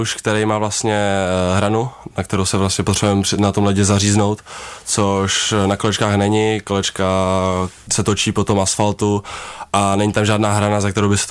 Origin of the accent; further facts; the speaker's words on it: Prague, Czechia; Já jsem z Prahy, z Horních Počernic a ten okruh vlastně v Jechovický Korunce, takže to je kousek.